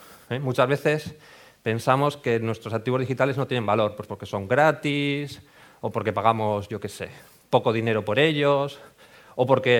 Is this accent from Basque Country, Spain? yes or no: yes; Bilbao, Basque Country, Spain; moved away; soy bilbaíno, estudié informática al otro lado de la ría. Emigré el siglo pasado